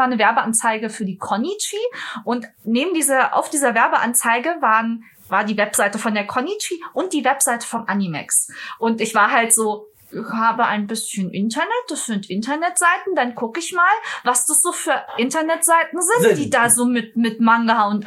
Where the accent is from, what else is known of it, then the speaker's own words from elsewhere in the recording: Munich, Bavaria, Germany; Ich komme aus München.